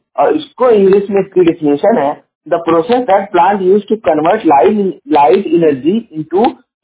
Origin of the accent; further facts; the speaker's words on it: Jaunpur, Uttar Pradesh, India; और मैं उत्तर प्रदेश के जौनपुर जिले का निवासी हूँ।